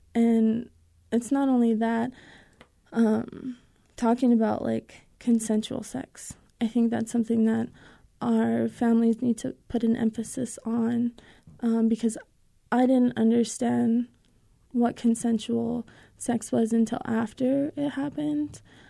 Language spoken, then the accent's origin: English; Albuquerque, New Mexico, United States; And I grew up in Albuquerque, and my sex education was more, like, it was more abstinence-prone.